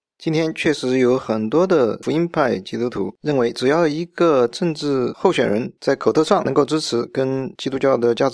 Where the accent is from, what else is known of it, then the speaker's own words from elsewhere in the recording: China; 我们中国人的俗话是说，男人有钱就变坏